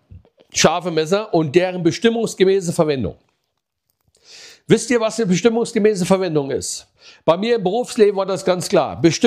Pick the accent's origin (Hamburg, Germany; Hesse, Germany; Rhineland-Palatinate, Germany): Hesse, Germany; Pohl-Göns; Wenn ich denke, früher in dem Ort, wo ich groß geworden bin, Polgöns, ja, bei Butzbach, die Perle der Wetterau